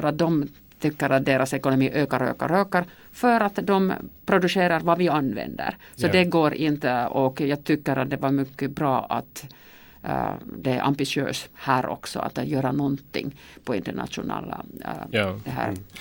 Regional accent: Vaasa, Ostrobothnia, Finland; Vasa, min hemstad, hade liksom sin strategi att vara den första stad i Finland att vara kolneutral i 35.

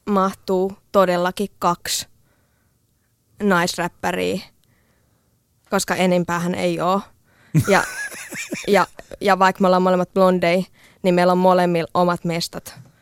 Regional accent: Helsinki, Uusimaa, Finland; mä oon Itä-Helsingistä.

